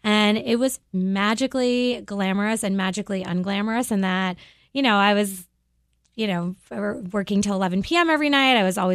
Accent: Cape Cod, Massachusetts, United States; but I grew up on Cape Cod and my dad was a doctor and all of the professionals we were surrounded with were doctors and lawyers.

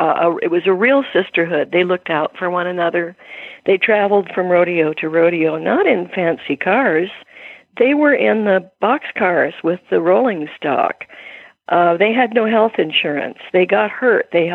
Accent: Washington, United States; I pointed out that I grew up in Puget Sound, on Puget Sound.

